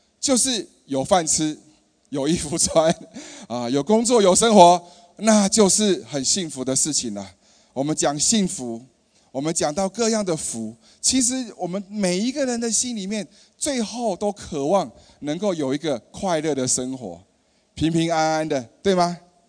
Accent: China; 那在前一阵子是我们中国人的农历新年

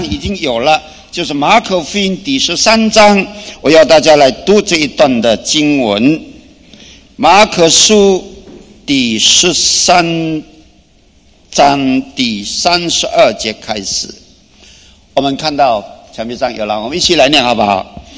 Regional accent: China; 这是我因为在中国长大，我知道我们中国人的情况

